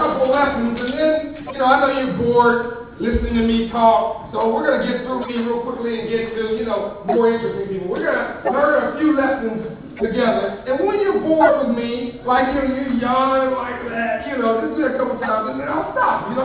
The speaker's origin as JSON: {"language": "English", "town": "Compton", "region": "California", "country": "United States", "tie": "born or raised there", "said": "So I grew up in Compton, California, and when I was, growing up, all the kids around my school, they all wanted to be cool."}